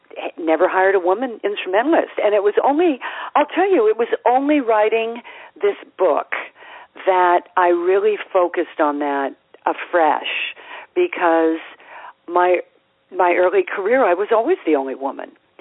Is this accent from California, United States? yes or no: yes; California, United States; now in New York, United States; because I grew up in California and then came back to New York.